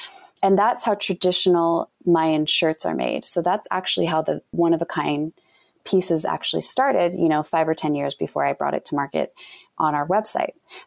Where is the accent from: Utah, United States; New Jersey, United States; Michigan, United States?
Utah, United States; You know, we're all different, but you know, we're from Utah.